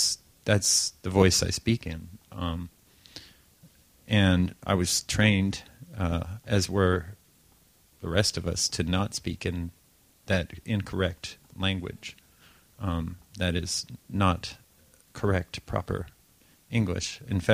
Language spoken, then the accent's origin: English; Appalachia, United States; accent: Appalachian; So in terms of Appalachian dialect, as we say it, that's how we say it there, as Appalachian. And that's you know, neither here nor there. But, for one, I grew up in it.